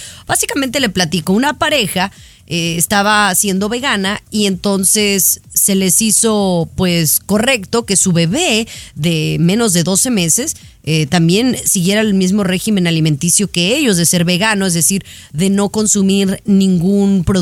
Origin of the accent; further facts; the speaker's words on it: Mexico; ¿Qué no entiendes nuestro dialecto mexicano?